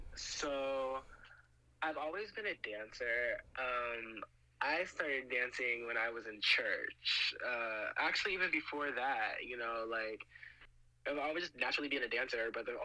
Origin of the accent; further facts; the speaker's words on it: the South, United States; I'm from the South, you know, so it's either like they only know two genders